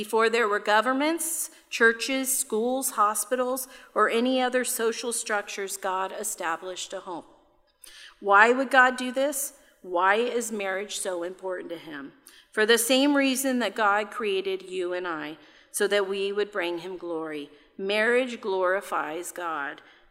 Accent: California, United States; and I'm from California.

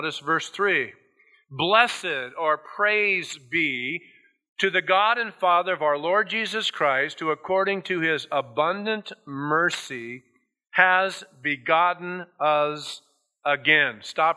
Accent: United States; they look at me weird because I'm an American and I dress funny.

